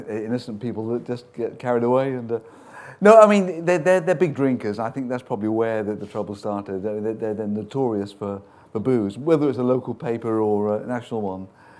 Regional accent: Bournemouth, South West England, United Kingdom; also born or lived in Liverpool; My dad was a musician and he got a job in Bournemouth, and so we all moved down to Bournemouth.

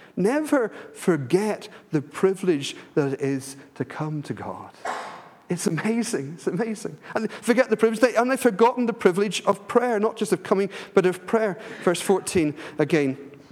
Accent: Ireland; I come from Ireland, and Ireland, Southern Ireland, is a Catholic country.

